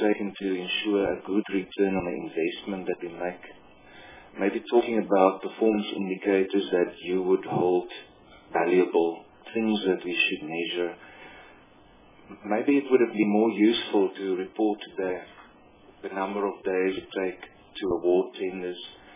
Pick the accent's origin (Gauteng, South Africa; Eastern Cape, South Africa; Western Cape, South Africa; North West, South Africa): North West, South Africa; Rustenburg; I grew up in Rustenburg